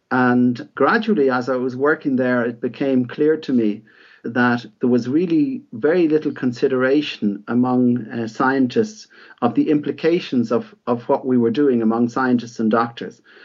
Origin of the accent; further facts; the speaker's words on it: Dublin, Leinster, Ireland; also born or lived in Germany / London; I was born in Dublin, and I grew up there and studied medicine in Dublin, and qualified a long time ago now, 1983, and worked then in Dublin for a year initially, and moved then to Germany, then back to Ireland.